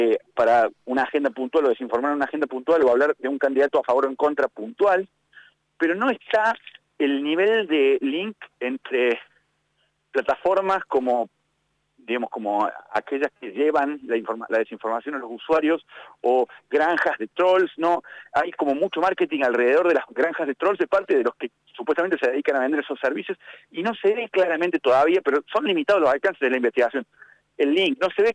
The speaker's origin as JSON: {"language": "Spanish", "region": "Córdoba", "country": "Argentina", "said": "Soy cordobés. Estoy en la ciudad de Córdoba en este momento"}